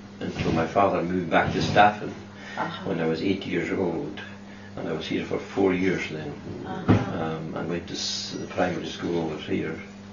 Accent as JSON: {"language": "English", "region": "Scotland", "country": "United Kingdom", "tie": "born or raised there", "first_language": "Scottish Gaelic", "second_language": "English", "said": "A Gaelic-speaking village or district in Lewis, Borb. I went to school there. I couldn't speak any English. It was just yes and no."}